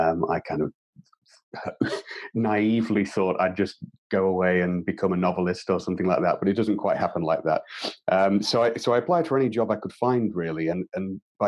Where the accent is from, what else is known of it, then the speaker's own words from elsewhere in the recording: Grimsby, Yorkshire and the Humber, United Kingdom; working for the local council here in the UK, in my hometown of Grimsby